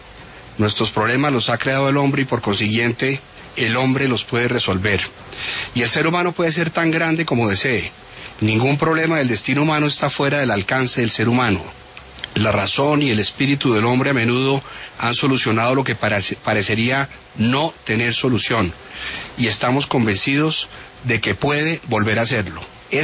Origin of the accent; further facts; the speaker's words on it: Colombia; como ciudadano colombiano